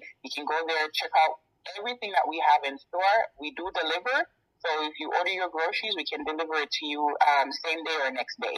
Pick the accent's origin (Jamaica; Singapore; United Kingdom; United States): Jamaica; we are Jamaican. We're true Jamaicans at heart